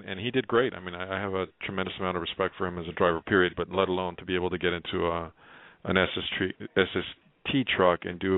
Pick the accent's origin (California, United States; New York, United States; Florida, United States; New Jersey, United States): California, United States; Monterey Park; when I was a little kid, I grew up in Monterey Park, California, just a working class neighborhood.